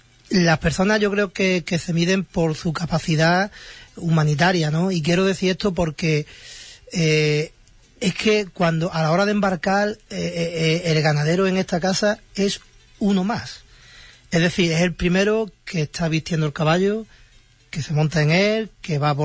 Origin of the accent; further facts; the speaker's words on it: Llauri, Valencian Community, Spain; de Llauri.